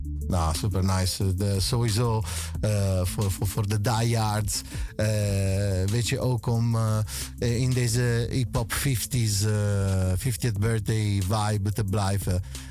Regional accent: Italy; Want ik ben Italiaans en wij hebben een probleem in Italië.

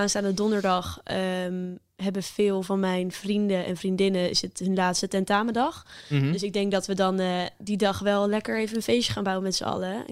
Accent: Nederhorst den Berg, North Holland, Netherlands; Ik kom uit Nederhorstenberg. Dat is een heel klein dorpje gelegen tussen Hilversum en Weesp, kan je wel zeggen.

